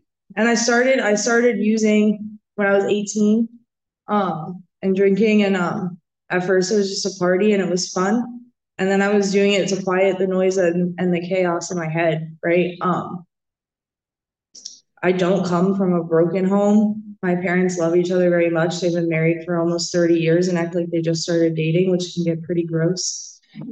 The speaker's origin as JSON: {"language": "English", "region": "New Jersey", "country": "United States", "tie": "born or raised there", "said": "I'm from Jersey. I grew up in Jersey, one of five kids."}